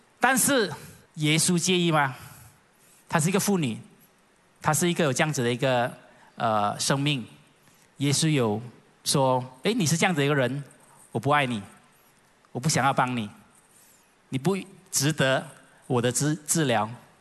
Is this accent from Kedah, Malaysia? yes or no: no; Kuantan, Pahang, Malaysia; 因为我来自关丹，关丹也是出名咸鱼，